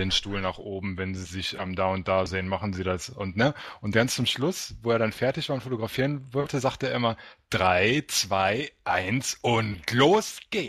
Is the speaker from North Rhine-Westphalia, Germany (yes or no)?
yes; Dortmund, North Rhine-Westphalia, Germany; also born or lived in Hamburg; wurde ich in Dortmund geboren. Hab da bis zu meinem 18. Lebensjahr gewohnt, hab dann 5 Jahre in Hamburg gewohnt und habe in Hamburg City meine Ausbildung gemacht und bin jetzt wieder zurückgezogen in den Kreis Unna. Das ist in der Nähe von Dortmund.